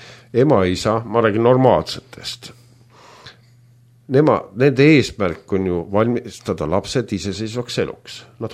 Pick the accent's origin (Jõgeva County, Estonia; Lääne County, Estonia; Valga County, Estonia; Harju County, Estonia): Lääne County, Estonia; Vormsi; Vormsi vallavalitsusest. Noh, ma olen ise sealt pärit ja sinna panti ka pukki meil, uus vallavanem.